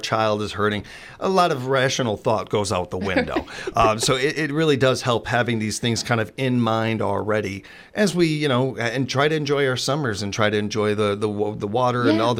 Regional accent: Chicago, Illinois, United States; I had the same feeling as a kid growing up in Chicago and seeing people going to Lake Michigan.

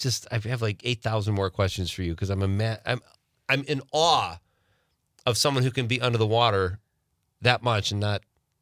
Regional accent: Marinette, Wisconsin, United States; the punk band … from Ed and my hometown of Marinette, Wisconsin

